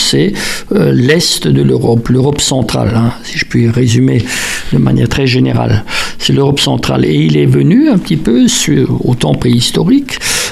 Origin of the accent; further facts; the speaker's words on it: Grand Est, France; Et cet animal est chez nous, en Alsace